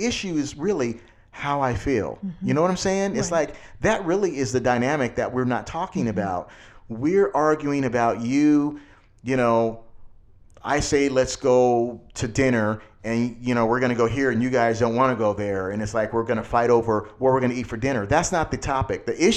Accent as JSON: {"language": "English", "region": "California", "country": "United States", "said": "I mean, we're from California, Southern California, so that comes with our territory."}